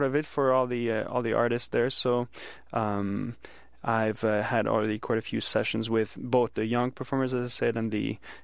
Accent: Nice, Provence-Alpes-Côte d'Azur, France; now in United States; I'm originally from France, from Nice, the south of France. Grew up there, and then I started traveling for music.

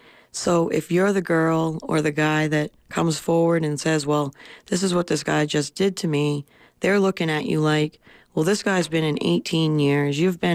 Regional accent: Bethel, Maine, United States; I grew up in Bethel, Maine, an idyllic childhood, raised as an equal, grew up, you know, living the American dream, basically.

